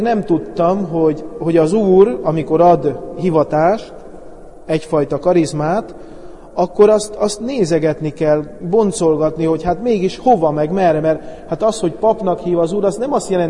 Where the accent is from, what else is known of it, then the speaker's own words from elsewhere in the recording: Szihalom, Heves, Hungary; also born or lived in Eger; én Heves megyei, tehát Egerbe születtem, és egy Szihalom nevű faluban nőttem föl